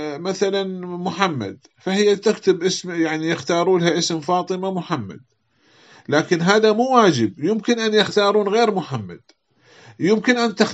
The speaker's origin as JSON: {"language": "Arabic", "country": "Iraq", "said": "في عندنا في العراق شهادة الجنسية"}